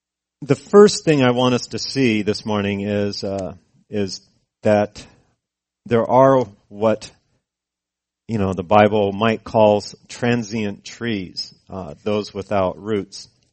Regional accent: California, United States; As a matter of fact, I grew up in California, as most of you know

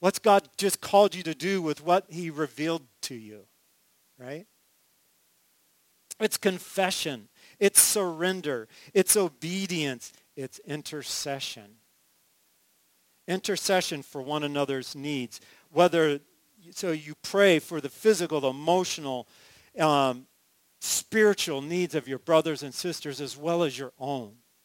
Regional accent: United States; Now, us, we are so American that I need you to think like, you know, like a Hebrew here, or even the Greek church.

